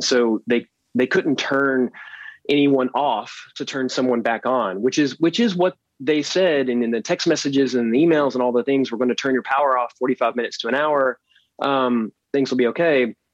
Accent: Nacogdoches, Texas, United States; I know that in my hometown of Nacogdoches in East Texas, like the power outages actually took out the water treatment plant, burned up some motors.

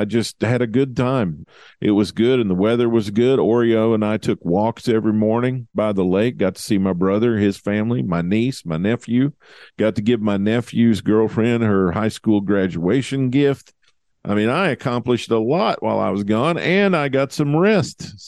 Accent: Southern United States, United States; And growing up in the South, I didn't watch much WWF.

